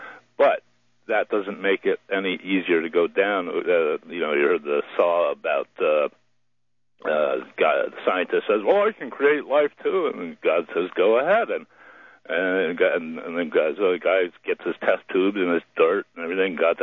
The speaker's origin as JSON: {"language": "English", "town": "Allentown", "region": "Pennsylvania", "country": "United States", "said": "Eastern PA, Allentown."}